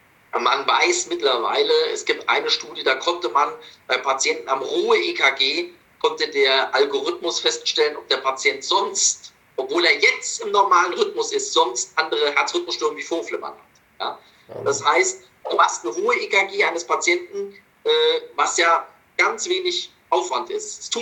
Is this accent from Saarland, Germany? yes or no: no; Munich, Bavaria, Germany; now in Essen, Germany; meine alte Heimat München